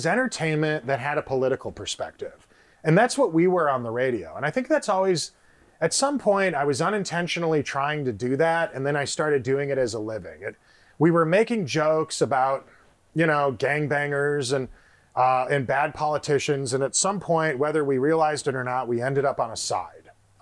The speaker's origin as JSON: {"language": "English", "region": "Midwest", "country": "United States", "tie": "born or raised there", "lives_now": "Texas, United States", "said": "and I'm not from Chicago, I grew up an hour and a half from there, in a town that's kind of like Round Rock or Georgetown, just a cute little town in the Midwest."}